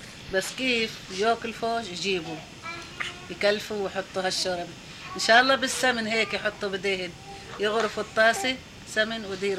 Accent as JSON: {"language": "Arabic", "country": "Palestine", "tie": "born or raised there", "moved": "yes", "said": "وبوعى فلسطين منيح. وطلعت من فلسطين"}